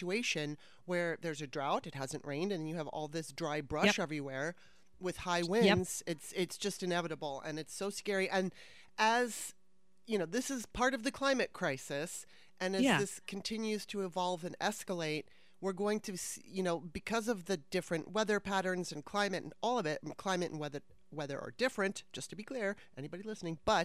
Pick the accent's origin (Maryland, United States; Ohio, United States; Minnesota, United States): Maryland, United States; also born or lived in California; I moved to Maryland, back to Maryland. I'm originally from Maryland, but I moved back to Maryland in 2018, basically to be with family.